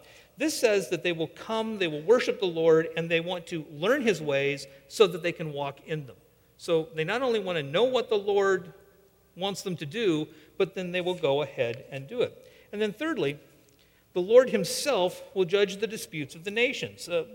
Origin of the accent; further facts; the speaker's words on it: West Coast, United States; I'm from the West Coast.